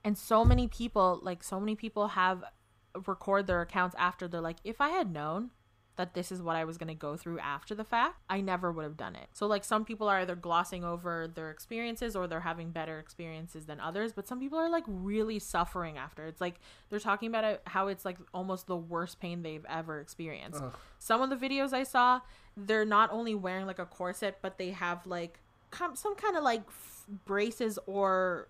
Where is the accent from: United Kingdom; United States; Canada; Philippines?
Philippines; Yeah, I'm Filipino.